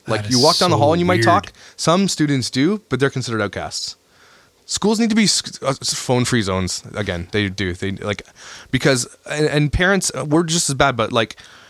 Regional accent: Canada; Also, as Canadian dads, like, I don't want to do anything.

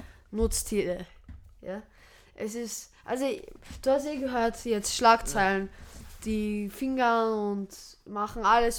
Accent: Vienna, Austria; accent: Viennese; Tut mir leid, wenn wir ein wenig wienerisch reden, aber wir kommen aus Wien.

